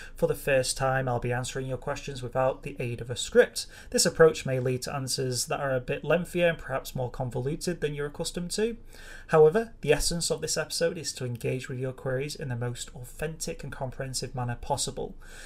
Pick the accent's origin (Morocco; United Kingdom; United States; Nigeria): United Kingdom; England; since I'm English.